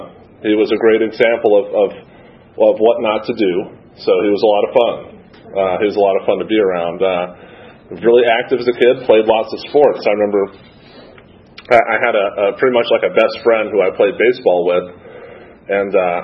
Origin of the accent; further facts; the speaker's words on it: Newnan, Georgia, United States; born there; My mom's from Colorado, and although I was born in Noonan, Georgia, believe it or not.